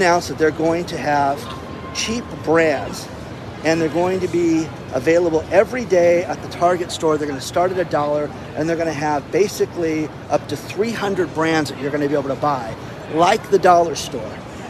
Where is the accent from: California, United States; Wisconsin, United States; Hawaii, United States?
California, United States; I'm from California, guys.